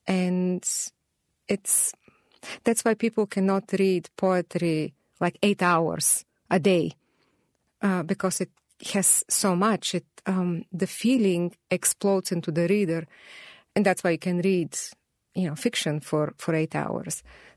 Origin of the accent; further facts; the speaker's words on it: Burgas, Burgas Province, Bulgaria; English is a second language; moved away; And there is the mention of Burgas, which is my hometown.